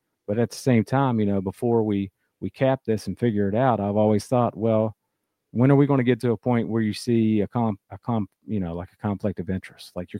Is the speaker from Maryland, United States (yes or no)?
no; Charleston, West Virginia, United States; now in South Carolina, United States; I'm from West Virginia. I grew up around Charleston, West Virginia.